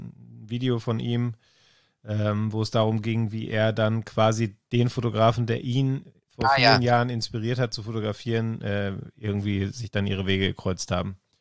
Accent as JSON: {"language": "German", "region": "North Rhine-Westphalia", "country": "Germany", "said": "Ich komme ja aus dem Ruhrgebiet."}